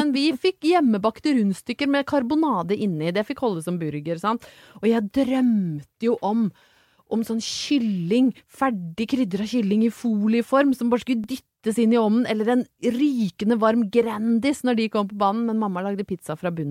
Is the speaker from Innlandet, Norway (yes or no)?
yes; Brøttum, Innlandet, Norway; når jeg vokste opp på Brøttum